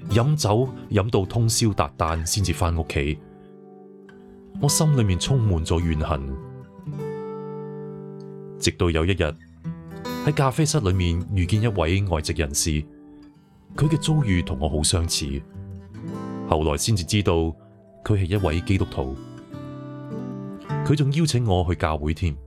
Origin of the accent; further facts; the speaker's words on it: Hong Kong; 我在香港出生成长，13岁开始工作，15岁已经搬离屋企独立生活。